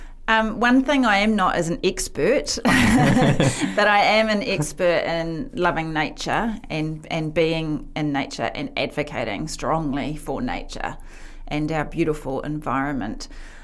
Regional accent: New Plymouth, Taranaki, New Zealand; also born or lived in Nottingham, England; Yes, born in Taranaki, born at New Plymouth Base.

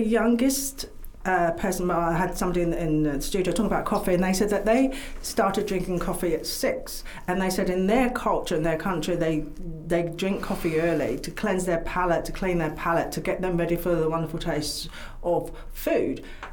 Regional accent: United Kingdom; Being British, I know, don't jump up and down, but I couldn't stand the taste of tea.

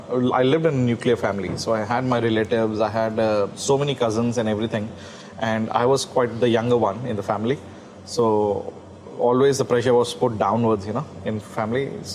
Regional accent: Hyderabad, Telangana, India; I come from Hyderabad, city of Nizams and biryani.

